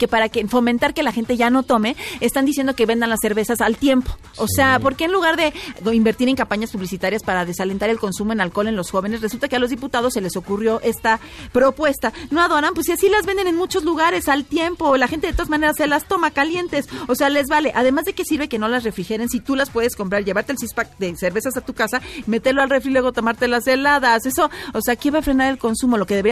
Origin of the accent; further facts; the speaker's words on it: Mexico; como los mexicanos somos inmunes a cosas con las que otros países se morirían